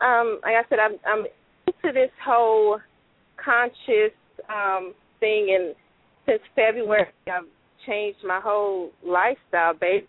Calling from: Fort Worth, Texas, United States; I have a Atlanta area code, but I'm calling from Fort Worth, Texas right now.

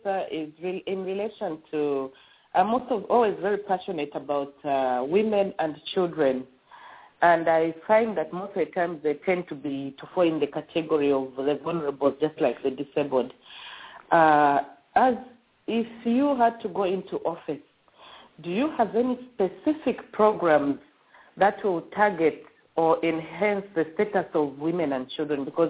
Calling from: Pennsylvania, United States; I'm calling from Pennsylvania.

